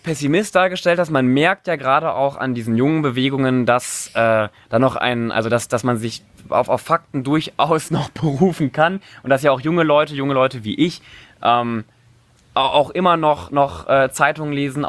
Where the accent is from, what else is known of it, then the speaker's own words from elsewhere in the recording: Cologne, North Rhine-Westphalia, Germany; ich komme ja aus Köln